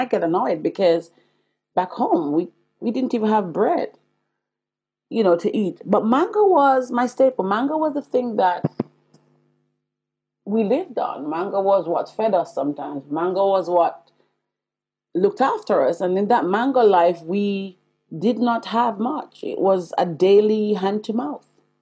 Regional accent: Jamaica; I'm going to say it in the Jamaican way because I'm Jamaican, you all.

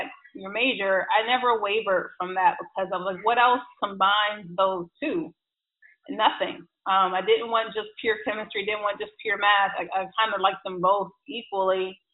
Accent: the South, United States; I think I had experienced, you know, the East Coast, and I'm from the South, so I just wanted a whole new experience.

